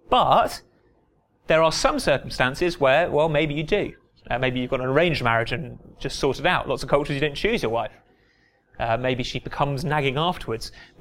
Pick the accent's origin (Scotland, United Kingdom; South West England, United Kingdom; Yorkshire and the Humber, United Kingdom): South West England, United Kingdom; When I grew up in Dorset, the Royal Marines are based down there